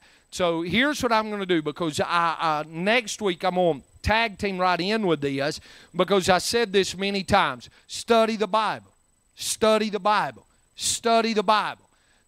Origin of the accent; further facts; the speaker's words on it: Courtney, North Carolina, United States; But anyway, my people's from Wilkes County. But I grew up in Courtney.